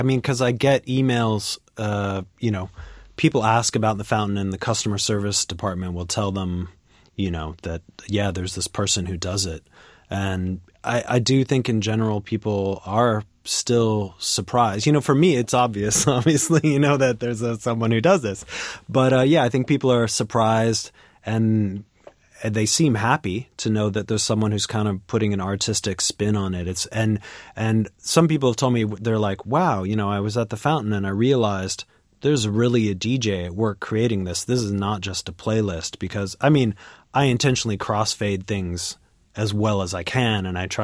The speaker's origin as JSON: {"language": "English", "region": "Washington", "country": "United States", "tie": "born or raised there", "said": "Yeah, yeah. I grew up on Capitol Hill. Yeah, but I'm living in Columbia City now."}